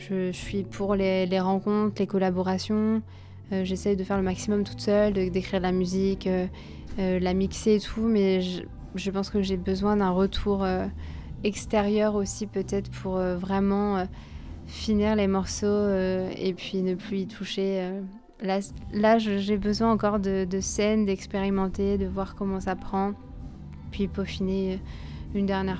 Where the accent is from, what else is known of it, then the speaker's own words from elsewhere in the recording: Vendôme, Centre-Val de Loire, France; je suis de Vendôme, mes parents habitent à Vendôme